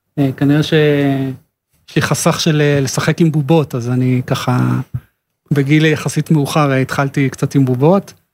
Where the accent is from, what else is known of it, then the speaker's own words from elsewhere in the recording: Tel Aviv, Tel Aviv District, Israel; גדלתי בתל אביב, למדתי בגימנסיה הרצליה